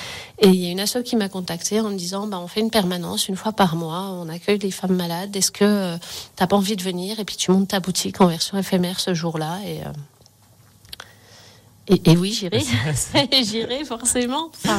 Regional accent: Auvergne-Rhône-Alpes, France; Elle était vendue dans une pharmacie à La Roche-sur-Foron, donc je suis de Saint-Jouard.

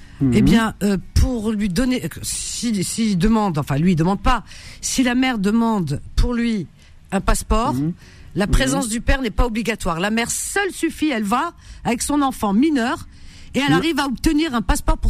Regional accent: France; chez nous, en France

